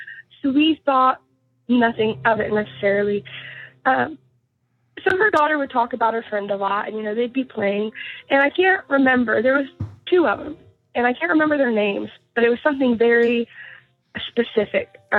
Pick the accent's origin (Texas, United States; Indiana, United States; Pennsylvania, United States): Indiana, United States; I'm from Indiana.